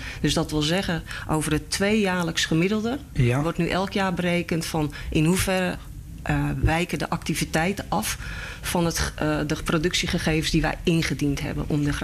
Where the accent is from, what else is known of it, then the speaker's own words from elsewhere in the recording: Netherlands; Dus daar betalen wij als Nederlanders allemaal mee.